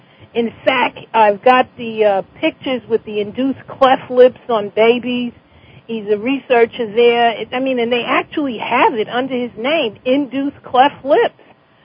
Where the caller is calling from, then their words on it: New York, United States; I'm calling from New York.